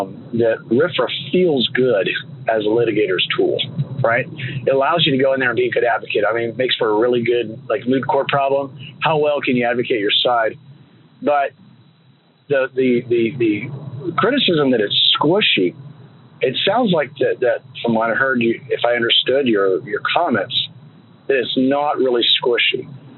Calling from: Austin, Texas, United States; I'm calling from Austin, Texas.

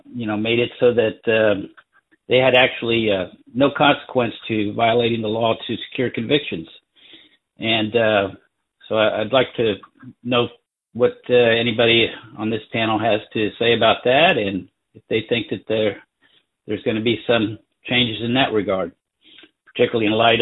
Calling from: Texas, United States; I'm calling from Texas.

